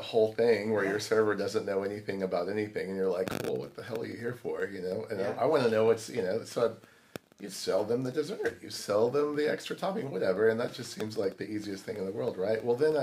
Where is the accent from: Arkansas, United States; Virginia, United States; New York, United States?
Arkansas, United States; Hot Springs; born there; I was born in Arkansas. Okay. Hot Springs, Arkansas.